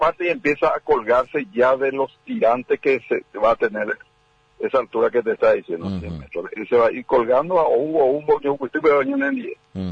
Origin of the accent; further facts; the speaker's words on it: Paraguay; esto es primera vez en mi país